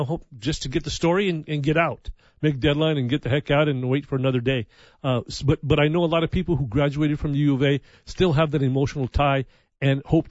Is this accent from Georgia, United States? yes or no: no; New Mexico, United States; I'm not from here. Everybody knows that. I'm from New Mexico, and I have no dog in the fight.